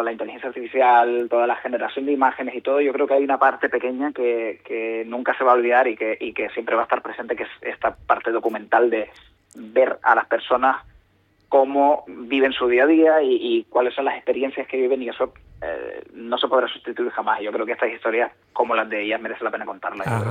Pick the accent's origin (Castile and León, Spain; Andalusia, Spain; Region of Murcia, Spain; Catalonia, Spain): Catalonia, Spain; Sant Pere de Ribes; Yo soy de Sant Pere de Ribes.